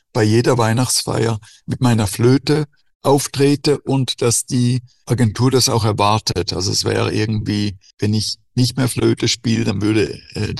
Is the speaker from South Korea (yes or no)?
no; Switzerland; weil ich bin ja in der Schweiz groß geworden